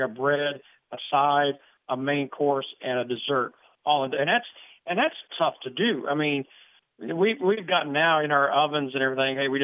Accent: Kentucky, United States; I'm from Kentucky. I'll eat whatever I kill.

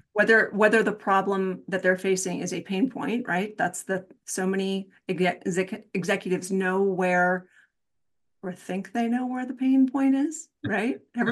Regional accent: Midwest, United States; now in New England, United States; Well, I was born in the Midwest. No, I won't go that far back. Well, a little bit. I am a Midwesterner at heart. I've lived among the New English people for about 30 years.

